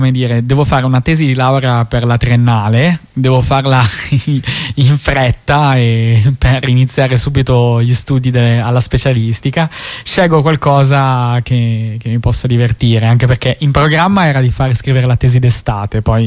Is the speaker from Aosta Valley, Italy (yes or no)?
yes; Aosta, Aosta Valley, Italy; No, io vengo da Aosta.